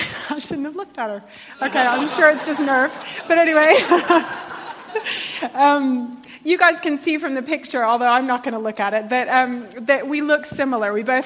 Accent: United States; now in Bedford, United Kingdom; I'm clearly American, and I've been living in England for almost 15 years, and the whole of that time I've been in Bedford, which I love.

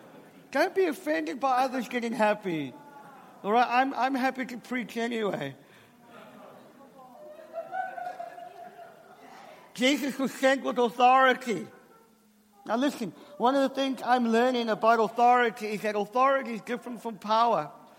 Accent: South Africa; I know it's un-English, but I'm South African.

